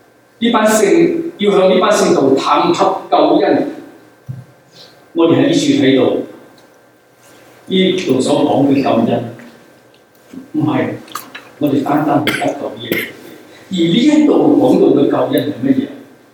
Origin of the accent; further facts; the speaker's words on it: Guangdong, China; 我們廣東人經常都鬧人大隻講